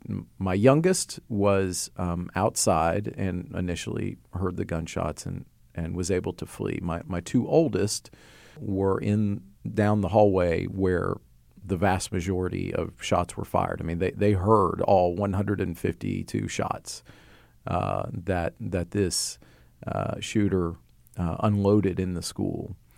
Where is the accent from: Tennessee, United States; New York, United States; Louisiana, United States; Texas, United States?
Tennessee, United States; I mean, for example, in my home state of Tennessee, the number one killer of children is guns.